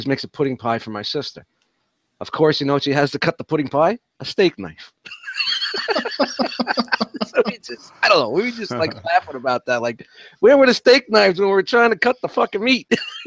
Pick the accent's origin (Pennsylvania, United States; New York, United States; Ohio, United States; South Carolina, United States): New York, United States; Brooklyn; I grew up in Brooklyn in the projects, and the Easter Bunny came.